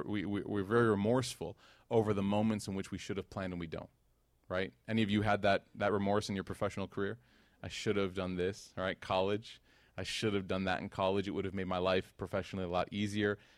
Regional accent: Chicago, Illinois, United States; also born or lived in Knoxville; now in Dallas, United States; born and raised in Chicago, fourth holiest city in the world.

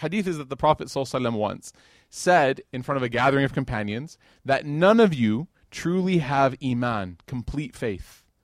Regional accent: Chicago, Illinois, United States; I'm from Chicago. Okay, we have deep, deep love of Michael Jordan.

